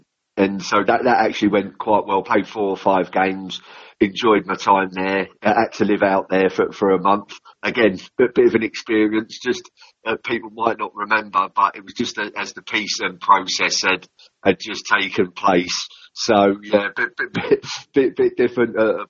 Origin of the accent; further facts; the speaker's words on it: England, United Kingdom; There were games I didn't half get some stick from the crowd because I was English, and it was great for me.